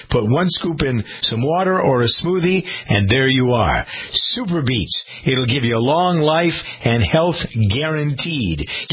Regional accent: United States; the fact that I'm an American or you're an American

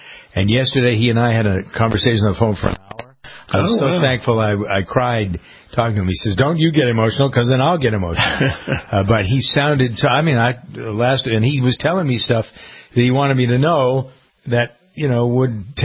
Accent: Framingham, Massachusetts, United States; I have a very close friend in my hometown of Framingham

